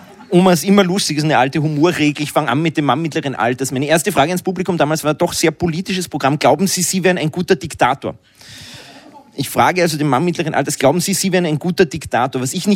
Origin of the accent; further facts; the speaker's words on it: Upper Austria, Austria; Mein schlimmster Auftritt war in Oberösterreich, wo ich herkomme ursprünglich.